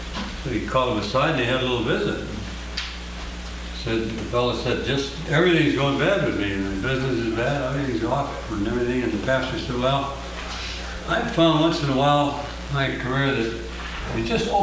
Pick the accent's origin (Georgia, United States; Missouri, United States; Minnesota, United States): Minnesota, United States; St. Paul; I'm from St. Paul, Minnesota.